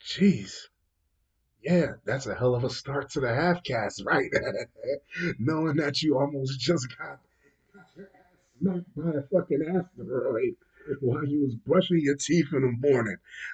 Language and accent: English; United States; Hey, listen. I'm an American, buddy. We still use customary. We don't use metric.